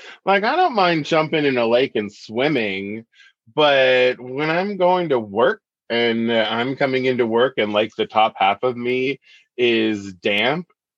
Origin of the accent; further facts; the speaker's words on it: Seattle, Washington, United States; also born or lived in Alaska; Around the Seattle area, I was born in Seattle and we moved around a lot.